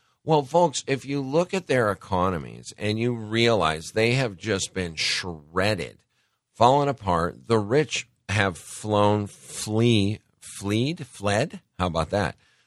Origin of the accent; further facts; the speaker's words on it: Montana, United States; I grew up skiing in Montana from the time I could walk.